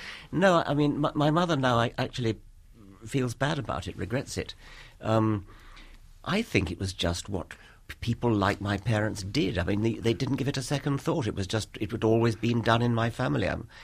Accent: Chipping Norton, South East England, United Kingdom; And then I was looking at a shop window in my hometown of Chipping Norton

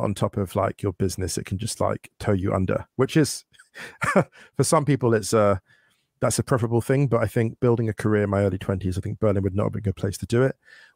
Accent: England, United Kingdom; So, for example, obviously, I'm from the UK, I'm from England

